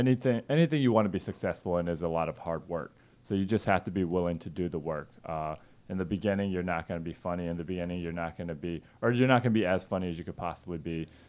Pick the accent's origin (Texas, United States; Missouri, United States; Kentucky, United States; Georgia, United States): Georgia, United States; Atlanta; also born or lived in Korea; I grew up actually here in Atlanta by way of Korea.